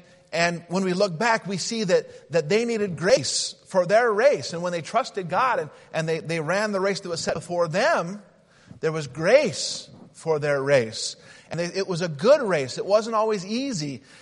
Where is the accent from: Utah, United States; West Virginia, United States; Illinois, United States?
Utah, United States